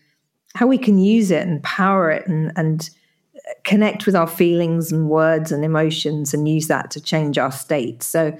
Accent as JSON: {"language": "English", "region": "East of England", "country": "United Kingdom", "said": "So I'm from England, from near Cambridge, where the university is."}